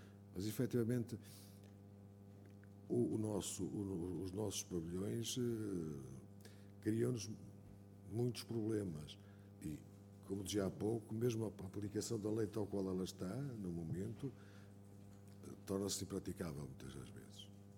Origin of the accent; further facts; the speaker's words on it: Portugal; Nós, como portugueses que somos